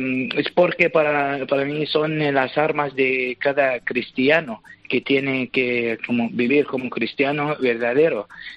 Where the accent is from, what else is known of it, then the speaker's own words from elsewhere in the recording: Qaraqosh, Nineveh, Iraq; Spanish is a second language; moved away; Pues cuando salíamos de mi ciudad, soy de Karakosh, nos refugiamos en Erbil, que es la capital del Kurdistán iraquí